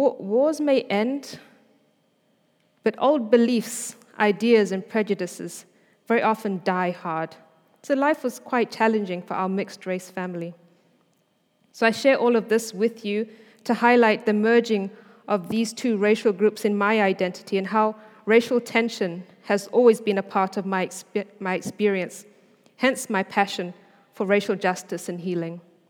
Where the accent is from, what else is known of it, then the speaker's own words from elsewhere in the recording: Zimbabwe; moved away as an adult; also born or lived in Scotland; … is also the name of my father's tribe from Zimbabwe in Africa, and I was raised in Zimbabwe from age 7 through to 24.